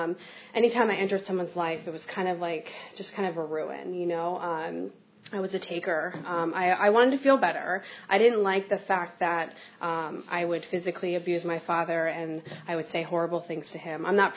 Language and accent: English; Potomac, Maryland, United States; So how I got here, I grew up in Potomac, Maryland, which is about an hour and a half from here.